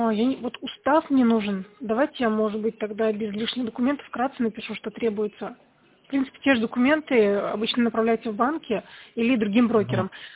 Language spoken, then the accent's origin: Russian; Turkmenistan; А, я туркменка.